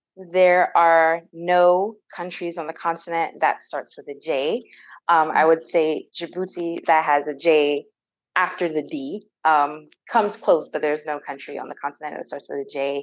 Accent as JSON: {"language": "English", "country": "United States", "tie": "born or raised there", "said": "I am Haitian American. Both of my parents migrated to the States in the mid to late 80s. And I've grown up here ever since in a very multicultural upbringing."}